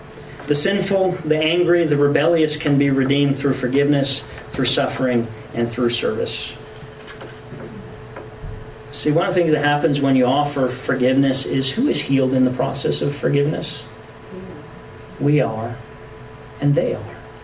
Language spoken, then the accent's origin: English; Canada; accent: Canadian; so, you know, in my Canadian accent, I will do my best to the old western.